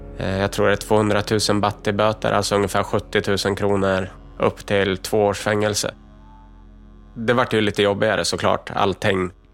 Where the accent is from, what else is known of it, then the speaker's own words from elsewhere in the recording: Sweden; jag kommer från Sverige